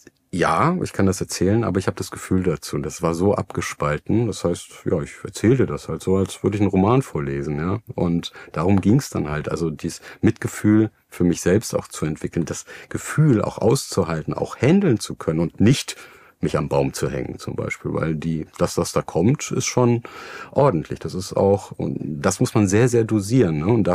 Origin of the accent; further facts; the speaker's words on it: Germany; Und dann kommen wir nach Deutschland zurück. Einmal meine Heimat, das war meine Heimat sozusagen.